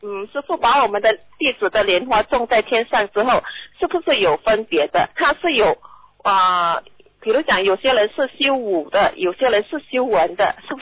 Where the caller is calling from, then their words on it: North, Malaysia; 马来西亚北部。